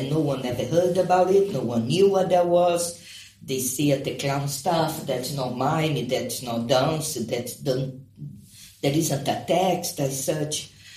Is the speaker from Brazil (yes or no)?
yes; Brazil; English is a second language; now in England; Well, the thing is, I come from Brazil. I never meant to be here. I didn't come to England to stay here.